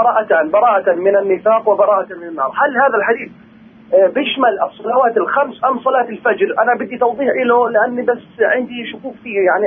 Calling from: Jerusalem, Palestine; من القدس.

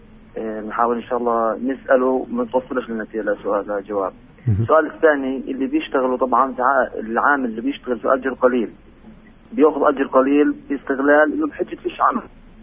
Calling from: Nablus, West Bank, Palestine; من نابلس.

